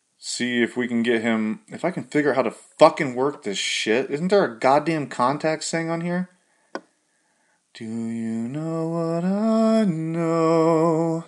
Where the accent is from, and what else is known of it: Ohio, United States